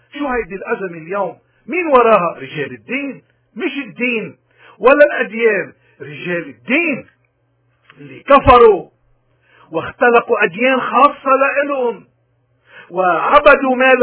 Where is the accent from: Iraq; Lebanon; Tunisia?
Lebanon; من هون ونحن منا أبدا بلبنان أو بالاقتراض كلبنانيين بجزر عايشين.